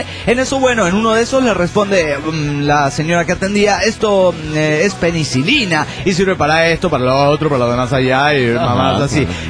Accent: Potosí, Bolivia; Les cuento que hoy en mi país, Bolivia, era el día del reto.

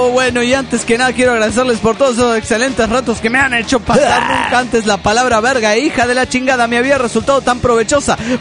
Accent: Berazategui, Buenos Aires Province, Argentina; de Berazategui, Buenos Aires, Argentina

